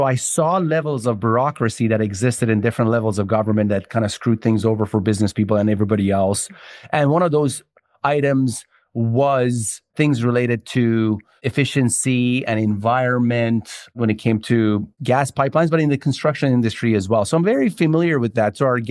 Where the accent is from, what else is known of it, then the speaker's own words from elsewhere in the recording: Iran; also born or lived in Canada; now in United States; My background, I come from Iran